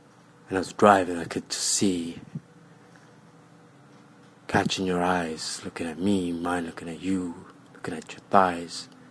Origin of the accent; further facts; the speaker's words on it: London, United Kingdom; So, I'm a Jamaican ethnicity background, but born and raised in London.